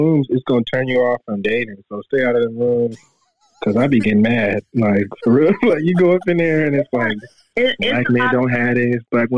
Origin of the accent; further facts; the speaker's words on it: Oakland, California, United States; Oakland. I'm from East Oakland.